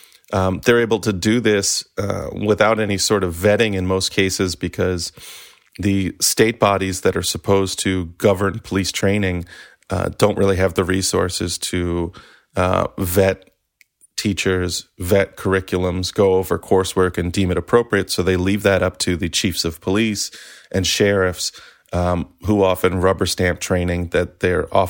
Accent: Maryland, United States; I mean, I'm from Maryland.

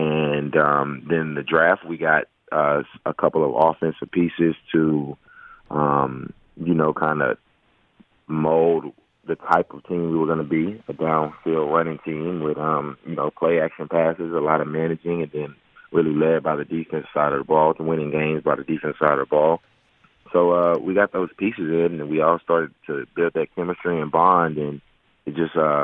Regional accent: Nashville, Tennessee, United States

